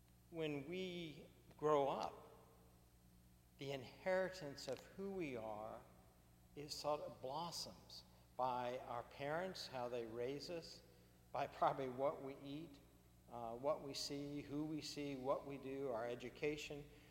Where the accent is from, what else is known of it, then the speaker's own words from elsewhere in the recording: Sanford, Florida, United States; when I was a child growing up in Florida, I was embarrassed by my inheritance. My parents were older. I was from one of the founding families of Sanford